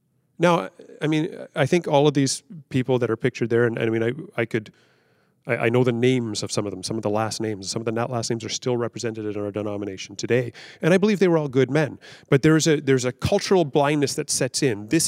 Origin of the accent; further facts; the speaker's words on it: Toronto, Ontario, Canada; For me, I grew up in Toronto, and I have to say Toronto is a wonderfully multi-ethnic city.